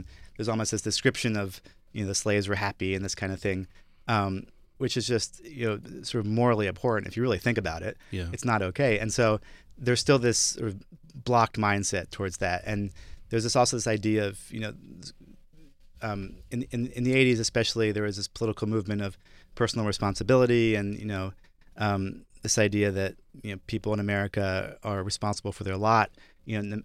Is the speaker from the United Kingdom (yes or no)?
no; Brussels, Brussels-Capital Region, Belgium; and I grew up in Brussels, so it's kind of a weird question. I didn't learn about American slavery in school.